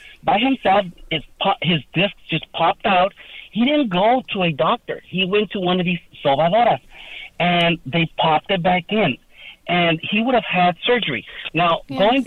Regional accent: Mexico; very traditional in like third world countries like Mexico, China. I'm from Mexico.

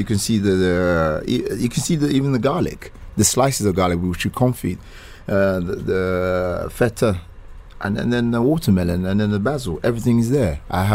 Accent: London, United Kingdom; also born or lived in Nigeria / France / Greece / Spain; I grew up in London, but the heritage of Nigeria, I was born there. And then lived quite a few years in France, and moved around Europe. Lived a bit in Greece, and a little bit in Spain.

